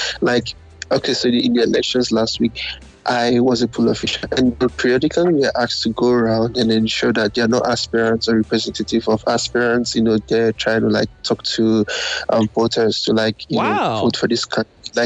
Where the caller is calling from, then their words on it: Ontario, Canada; Oh, I'm calling from Canada.